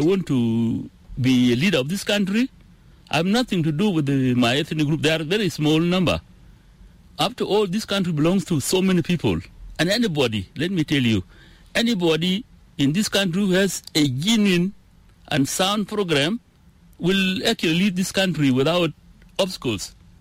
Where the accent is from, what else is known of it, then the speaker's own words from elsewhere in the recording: Torit, Eastern Equatoria, South Sudan; He's the president, and I come from Torit.